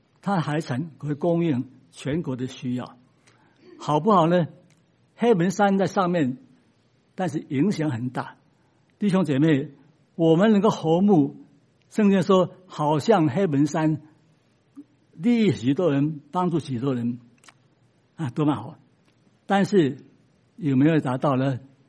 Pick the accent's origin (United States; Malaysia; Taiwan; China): China; 我们东方，我们中国人也有这样盼望